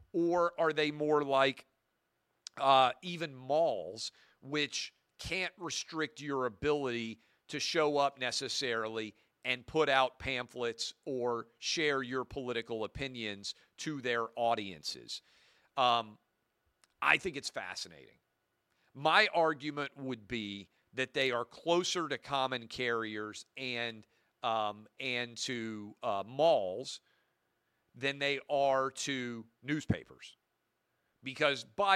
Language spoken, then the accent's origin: English; Tennessee, United States; Then she's going to get smoked 8 days from now on Super Tuesday in many states, including my home state of Tennessee.